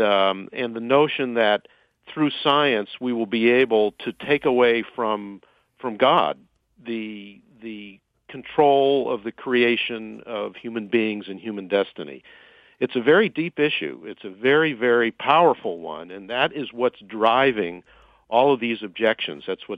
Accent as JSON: {"language": "English", "town": "Pittsburgh", "region": "Pennsylvania", "country": "United States", "tie": "born or raised there", "said": "in contrast to the bishop in Pittsburgh, my hometown, by the way"}